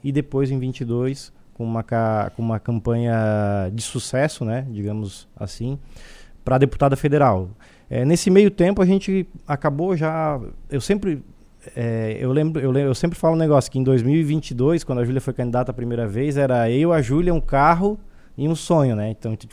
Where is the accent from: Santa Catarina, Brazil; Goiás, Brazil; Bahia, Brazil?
Santa Catarina, Brazil; Criciúma; also born or lived in Urussanga / Orleans; Eu sou natural de Criciúma. Uhum. Já morei em Uruçanga, né? Meu pai foi gerente do Bradesco aqui lá nos anos 90, então já tive a oportunidade de morar aqui, de morar em Orleans, né?